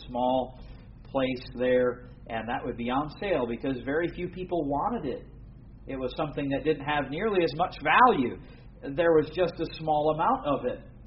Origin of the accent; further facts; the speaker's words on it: United States; now in England; I'm from the West Midlands, if you haven't picked that up by my accent yet. But my wife and I live up near Birmingham, of course, originally coming from the United States.